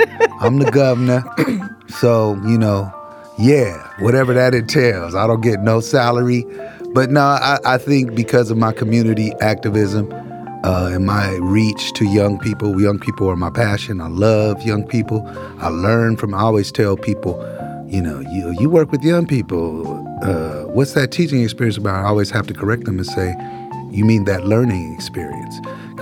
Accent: Oakland, California, United States; I grew up in East Oakland.

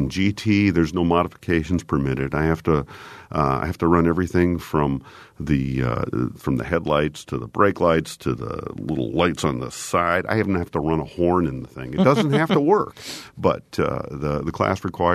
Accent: Cedar Rapids, Iowa, United States; I remember when I was growing up in Cedar Rapids, Iowa, there was a car show at what was at the time called the Lindale Plaza.

